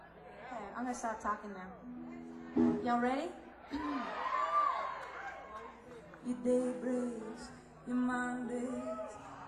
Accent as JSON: {"language": "English", "town": "Boston", "region": "Massachusetts", "country": "United States", "said": "You know, I'm originally from Boston, and I have to say, of course, growing up at Fenway Park, it was always my favorite ballpark"}